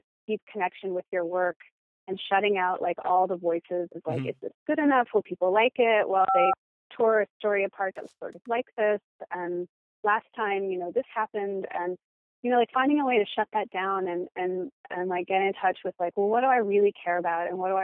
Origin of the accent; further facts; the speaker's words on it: Virginia, United States; in Plain, Virginia. Yeah, and it was sort of, we moved there in the 70s, and it was kind of horsey with little farms.